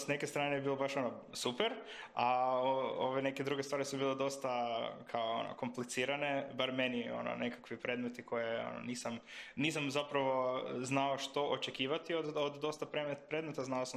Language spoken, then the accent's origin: Croatian; Vrbovec, Zagreb County, Croatia; Evo, ja sam inače iz Vrbovca, tamo sam završio i osnovno i srednju školu.